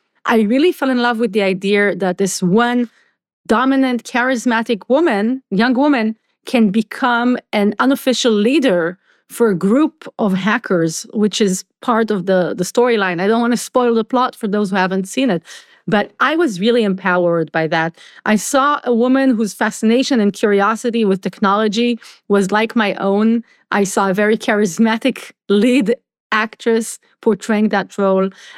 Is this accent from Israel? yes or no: yes; Israel; So for me, growing up in Israel